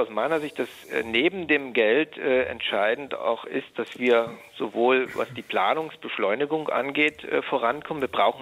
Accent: Saxony, Germany; Ich komme also aus dem Süden des Landkreises Görlitz.

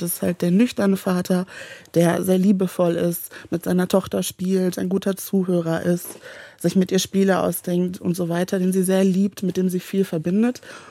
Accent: North Rhine-Westphalia, Germany; Ich bin im Sauerland aufgewachsen, in einer Arbeiterfamilie mit einem Suchtthema

